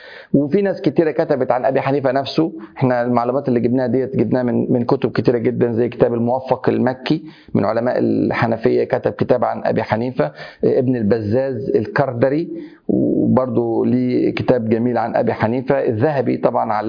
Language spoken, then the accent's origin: Arabic; Egypt; كان عندنا في مصر هنا الملكية والشافعية هم أكتر حاجة